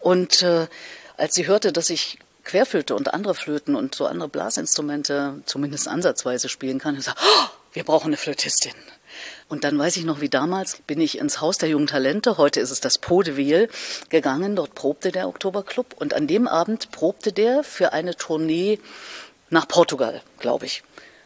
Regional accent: Erfurt, Thuringia, Germany; Und alleine in Erfurt, in meiner Heimatstadt, wo ich damals ja lebte

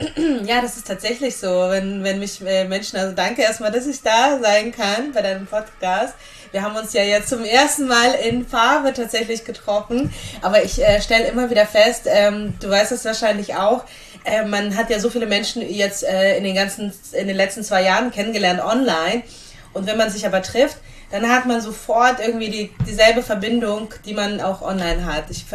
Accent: Dnipro, Dnipropetrovsk Oblast, Ukraine; born there; German is a second language; ich bin 86 in der Ukraine geboren, in Dnipro, Osten der Ukraine, im russischsprachigen Bereich. Deswegen viele fragen mich, kannst du ukrainisch? Nein, leider nicht so wirklich. Also ich habe das als Kind in der Schule gelernt

